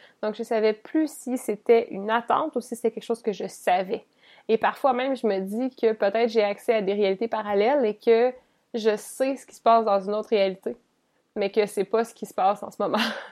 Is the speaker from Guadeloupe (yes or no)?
no; Côte-Saumont, Quebec, Canada; j'allais marcher jusqu'à la Côte-Saumont, qui est mon village natal, où mes parents habitent.